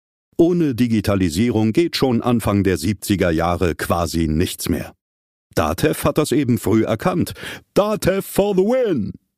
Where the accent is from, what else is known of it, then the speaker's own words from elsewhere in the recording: East Germany, Germany; Ich bin in der DDR aufgewachsen